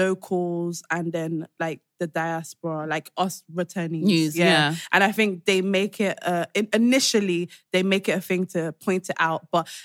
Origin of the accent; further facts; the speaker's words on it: United Kingdom; I thought, oh, okay, I'm British. It's going to be easy for them to understand me.